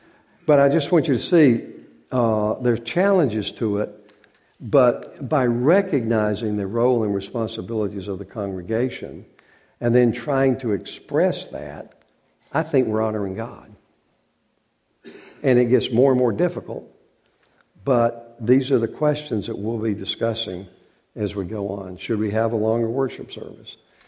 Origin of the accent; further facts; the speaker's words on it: North Carolina, United States; See, I grew up, we come from North Carolina. In the Raleigh-Durham area